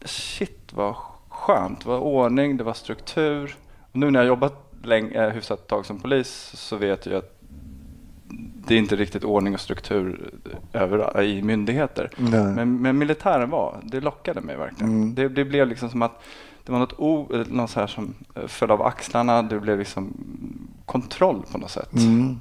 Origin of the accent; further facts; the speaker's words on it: Botkyrka, Stockholm County, Sweden; Jag är uppvuxen i Botkyrka i Alby. Fram till jag var 12. Och sen en annan förort då, som heter Salen.